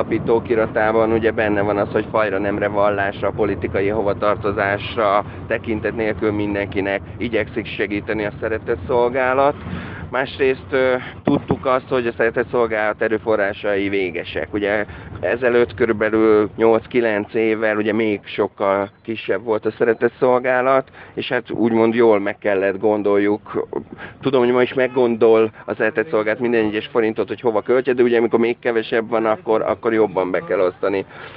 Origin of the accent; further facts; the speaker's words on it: Hungary; tudjuk megmutatni azt, hogy magyarok vagyunk